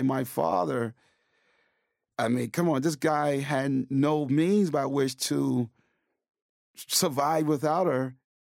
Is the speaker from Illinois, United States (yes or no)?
yes; Chicago, Illinois, United States; Of course, I grew up in Chicago in poverty, and my parents were illiterate.